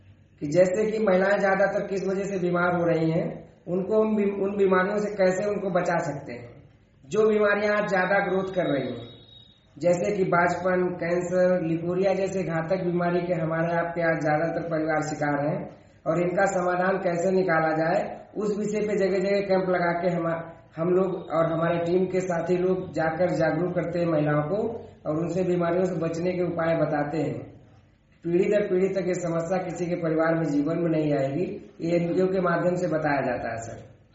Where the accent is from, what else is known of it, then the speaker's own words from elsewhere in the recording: Uttar Pradesh, India; मैं उत्तर प्रदेश के जिला हरदोई ब्लॉक टड़ियावा का निवासी हूं।